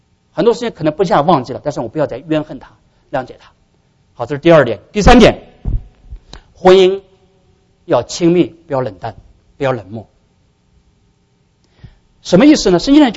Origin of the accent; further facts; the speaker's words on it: China; 啊，性，我们中国人不知道哪儿去，一说性就是脏的